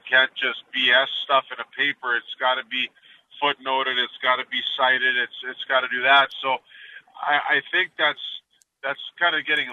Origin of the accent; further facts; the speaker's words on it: Thunder Bay, Ontario, Canada; I grew up in Thunder Bay with someone that was of Iranian and Persian descent.